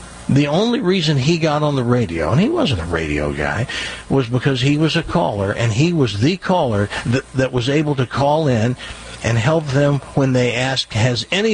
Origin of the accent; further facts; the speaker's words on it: United States; accent: Southern; except the ones that heard my Southern hick accent and made fun of it.